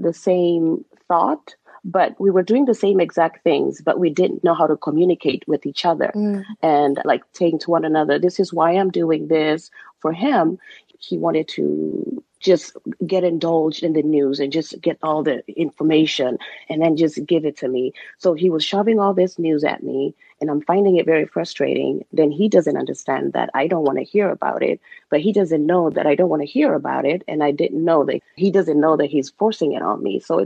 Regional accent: Kenya; This was back in Kenya because we're both from Kenya. We grew up in Kenya

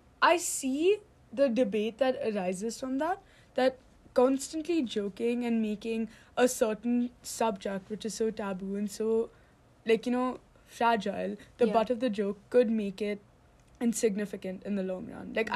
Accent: India; And obviously, as an Indian, I didn't think there was anything really wrong with this joke.

